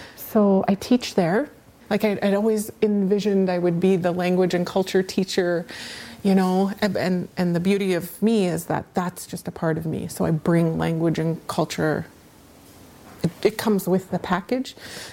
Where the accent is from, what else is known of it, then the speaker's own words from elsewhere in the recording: Skidegate, British Columbia, Canada; from Skittigat.